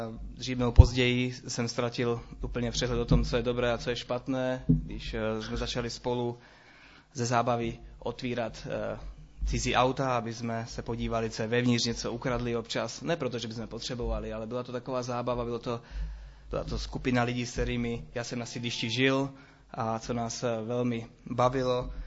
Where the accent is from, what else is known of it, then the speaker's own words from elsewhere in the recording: Bratislava, Bratislava Region, Slovakia; Czech is a second language; now in Czech Republic; Možná, jak slyšíte, tak původem jsem ze Slovenska, z Bratislavy. Nejsem zdejší, nicméně tady žiju už 11 let.